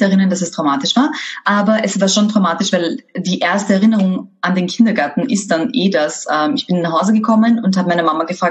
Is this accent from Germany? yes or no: no; Vienna, Austria; ich bin in Favoriten aufgewachsen.